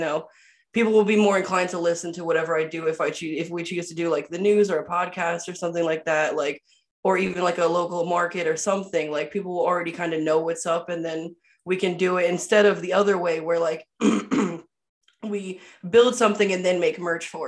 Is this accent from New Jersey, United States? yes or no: yes; New Jersey, United States; now in Corpus Christi, United States; I'm from up north. I'm from New Jersey, so Corpus kind of embraced me in a place in a way that no other place has yet, I feel like.